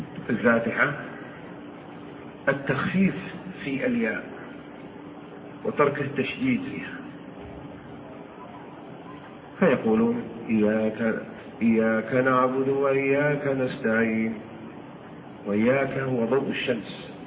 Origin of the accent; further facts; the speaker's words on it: Saudi Arabia; وهو شيخ القراء فيما أعلم عندنا في المملكة العربية السعودية